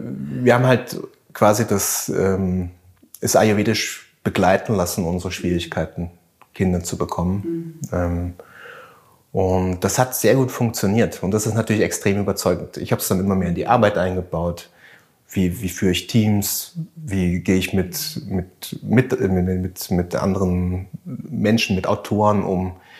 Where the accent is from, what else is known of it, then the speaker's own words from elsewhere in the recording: Germany; now in St. Koloman, Austria; ursprünglich sind wir beide aus Deutschland, meine Frau sogar aus Berlin.